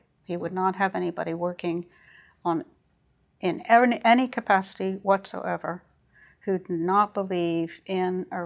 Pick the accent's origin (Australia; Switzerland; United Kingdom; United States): Switzerland; I was raised entirely in Switzerland as an American citizen.